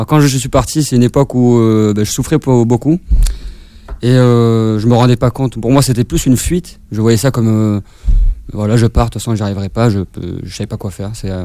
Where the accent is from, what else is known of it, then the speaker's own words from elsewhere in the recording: Marseille, Provence-Alpes-Côte d'Azur, France; c'était symbolique pour moi en tant que Marseillais.